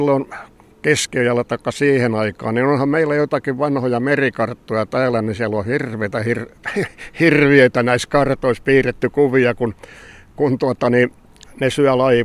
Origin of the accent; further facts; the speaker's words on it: Vaasa, Ostrobothnia, Finland; born there; No mä oon syntynyt täällä Palosaarella.